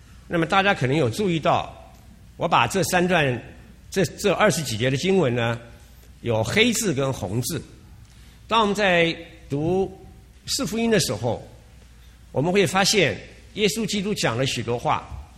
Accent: Neihu, Taipei, Taiwan; 我从小呢，我是在乡间长大的，我是在台北的这个内湖我长大，那我们家前面呢一大片都是稻田。

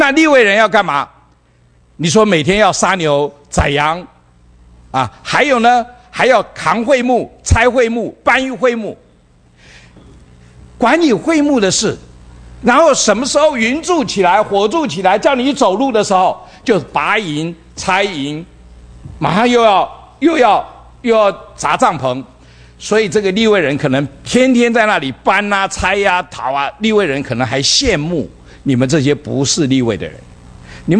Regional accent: China

